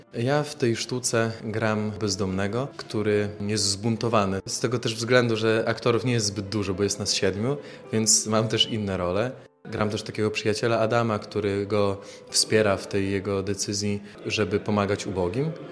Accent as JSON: {"language": "Polish", "town": "Dąbrowa Białostocka", "region": "Podlaskie Voivodeship", "country": "Poland", "said": "jestem alumnem trzeciego roku, pochodzę z Dąbrowy Białostockiej."}